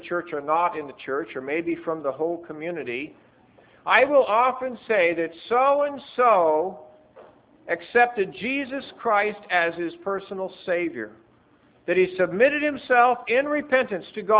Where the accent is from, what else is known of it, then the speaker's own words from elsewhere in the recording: Butte, Montana, United States; When I was growing up in Montana, we lived in Butte when I was young